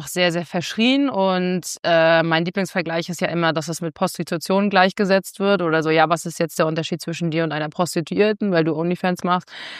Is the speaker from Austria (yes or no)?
no; Rostock, Mecklenburg-Vorpommern, Germany; in meiner Heimatstadt in Rostock